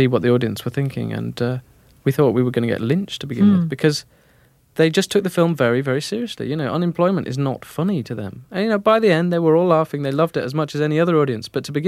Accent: Keighley, Yorkshire and the Humber, United Kingdom; Well, I was born and brought up in Keighley, which is a town about 30 miles north of Sheffield. And spent most of my life in Yorkshire

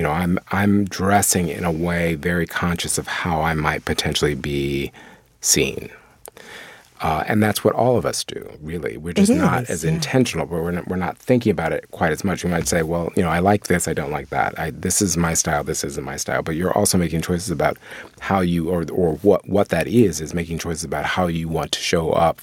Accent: Akron, Ohio, United States; growing up in Akron, and, you know, Akron, it has its racist moments, areas

